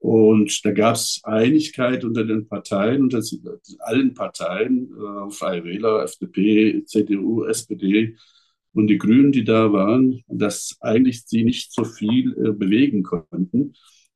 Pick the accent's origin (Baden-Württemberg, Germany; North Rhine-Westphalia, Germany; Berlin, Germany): Baden-Württemberg, Germany; Fellbach; Ich komme aus einer Stadt aus Baden-Württemberg bei Stuttgart und Fellbach.